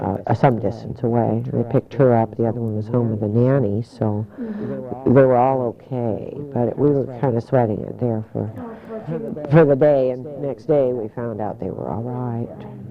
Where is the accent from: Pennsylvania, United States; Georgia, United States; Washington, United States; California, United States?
Washington, United States; Chehalis; My childhood, I was raised in Chehalis. I was adopted. And I was born in 31, December 31